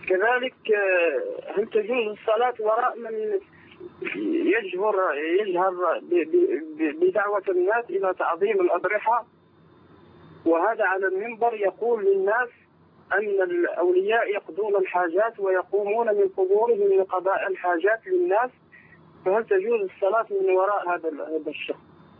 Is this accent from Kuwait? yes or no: no; Morocco